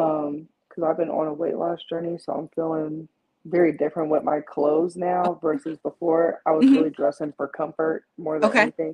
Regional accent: Laurel, Maryland, United States; 10-minute drive from where I'm from, because I'm from Laurel.

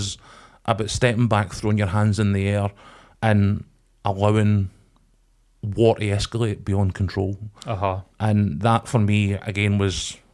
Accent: United Kingdom; this has been the disappointing aspect for me as a British citizen

